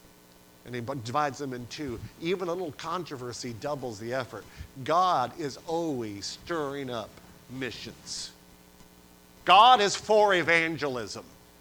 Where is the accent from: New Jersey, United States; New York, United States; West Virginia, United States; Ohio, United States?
New York, United States; now in Katy, United States; I'm from Western New York a million years ago, and I'm thankful for my local church, Panama Baptist Church, still there and all the rest, but I don't live there any longer.